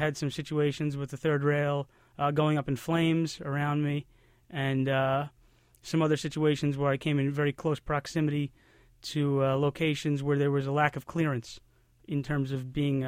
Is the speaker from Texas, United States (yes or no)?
no; Brooklyn, New York, United States; Yes, I am. I'm born and raised in Brooklyn, and I've lived in the city for 33 years now.